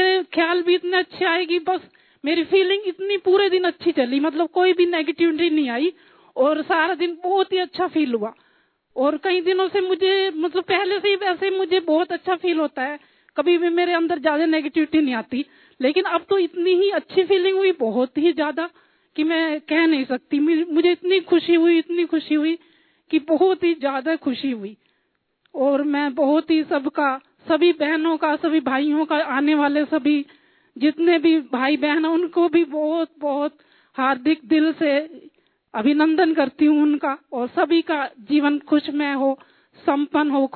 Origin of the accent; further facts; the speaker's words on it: Muzaffarnagar, Uttar Pradesh, India; Muzaffarnagar.